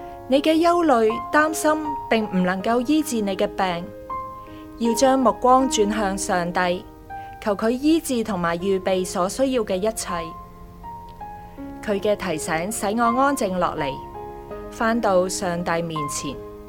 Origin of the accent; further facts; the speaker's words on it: China; 我在国内出生和成长，自细接受无神论和进化论教育